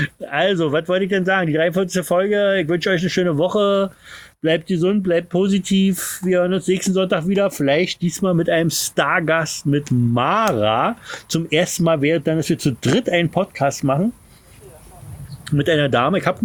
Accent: Berlin, Germany; now in Fredersdorf, Germany; Fredersdorf, aber ich bin ein Berliner.

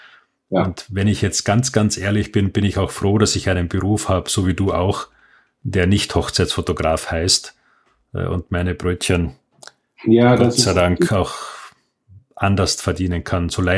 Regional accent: Austria; born there; Wobei ich als gebürtiger Österreicher

